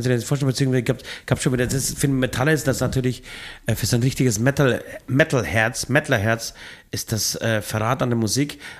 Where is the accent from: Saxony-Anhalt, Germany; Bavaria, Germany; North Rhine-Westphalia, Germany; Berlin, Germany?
Bavaria, Germany; Speichersdorf; habe im Hotel jemanden getroffen aus Speichersdorf. Aus dem Kaff, wo ich herkomme, Alter.